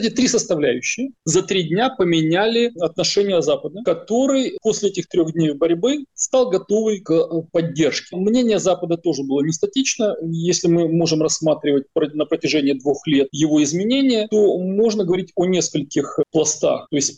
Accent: Ukraine; Как украинец, я называю вещи своими именами.

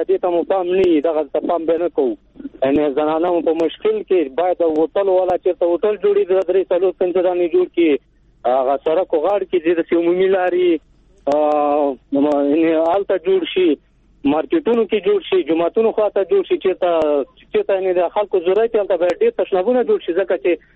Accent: Takhar, Afghanistan; د خواجهورد ولسوالۍ نه تخار د ولایت.

